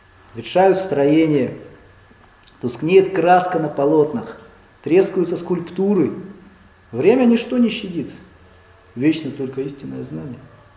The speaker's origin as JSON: {"language": "Russian", "region": "Siberia", "country": "Russia", "said": "Хотя вроде я сибиряк."}